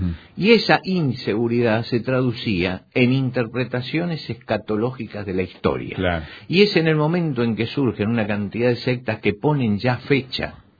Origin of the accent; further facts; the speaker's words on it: Argentina; En mi país, en Argentina, hace 100 años, más o menos